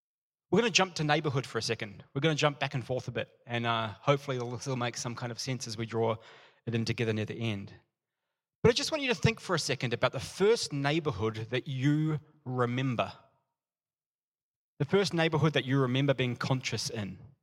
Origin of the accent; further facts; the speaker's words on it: New Zealand; now in Melbourne, Australia; I'm a Kiwi. I moved to Melbourne knowing no one.